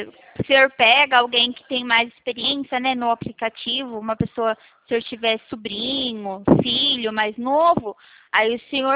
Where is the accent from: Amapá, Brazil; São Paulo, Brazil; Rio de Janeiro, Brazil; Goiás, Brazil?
São Paulo, Brazil; Araras; eu sou aqui de Araras, interior de São Paulo.